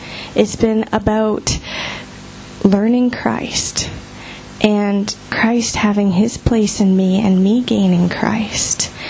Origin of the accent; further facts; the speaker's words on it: Canada; also born or lived in United States; I'm from a different country than they are. I'm actually from Canada, and I came to the States